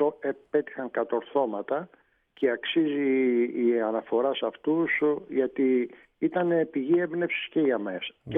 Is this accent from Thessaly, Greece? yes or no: no; Piraeus, Attica, Greece; born or raised there